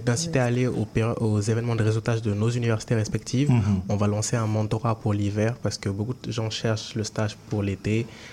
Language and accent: French; Mali; Moi-même, je ne suis pas camerounais, je suis malien